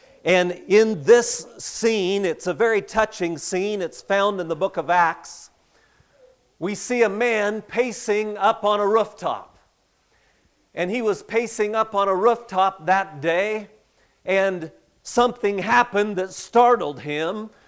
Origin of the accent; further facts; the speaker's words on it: Modesto, California, United States; Well, I grew up in Central California, Modesto, California